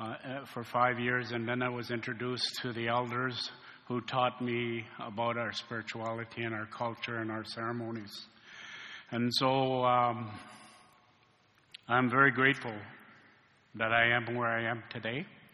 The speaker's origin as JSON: {"language": "English", "region": "Ontario", "country": "Canada", "said": "I come from Shawanaga First Nation."}